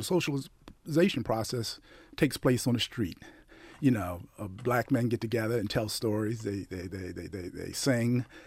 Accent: Baltimore, Maryland, United States; I knew as a young African-American man growing up in Baltimore, I never wanted to be viewed as a sellout because I put the badge and the uniform on.

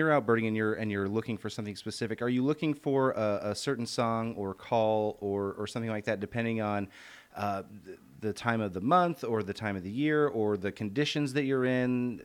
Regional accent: Iowa, United States; I'm from Iowa, where that's not particularly odd to see pheasants running around.

